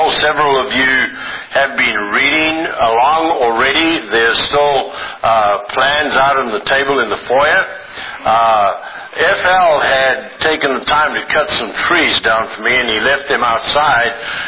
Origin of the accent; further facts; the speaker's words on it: Zimbabwe; I know that Ida and I, we were born and raised in Rhodesia, now called Zimbabwe in Africa.